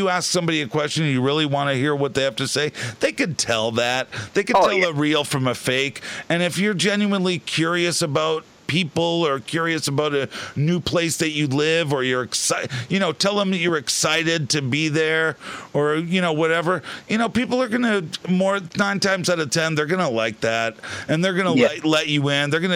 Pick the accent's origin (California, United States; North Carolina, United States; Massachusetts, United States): Massachusetts, United States; Boston; now in Northern Michigan, United States; And then all the way from growing up in Boston and all that scene, and now in Northern Michigan, where there's absolutely no culture.